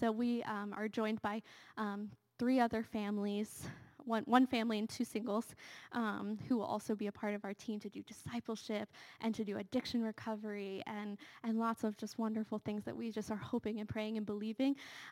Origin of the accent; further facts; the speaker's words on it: Pittsburgh, Pennsylvania, United States; We're both from Pittsburgh. We love Pittsburgh.